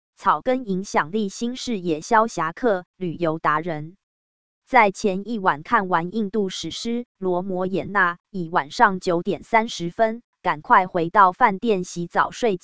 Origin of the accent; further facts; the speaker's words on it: Taiwan; 途中司机问我来自何处，我告知来自台湾